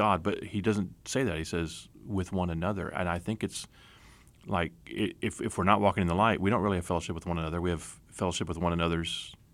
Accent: Texas, United States; And I'm from Texas originally.

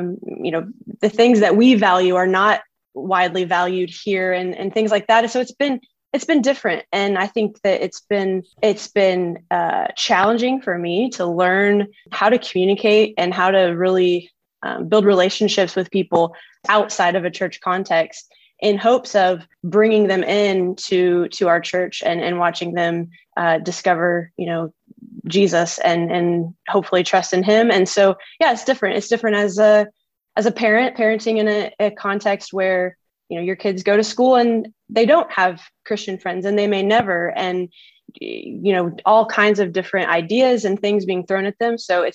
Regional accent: Missouri, United States; moved away as an adult; now in Montreal, Canada; So we are originally from Southwest Missouri, but we've now made our home in Montreal, Quebec, where my husband is the pastor of Renaissance Church

